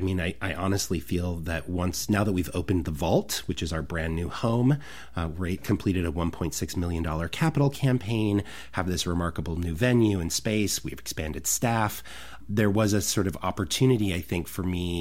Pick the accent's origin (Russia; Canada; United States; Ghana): United States; Hillsboro, Oregon; I'm originally born and raised in Hillsboro, graduated from Hill High. And when I was living in Hillsboro as a kid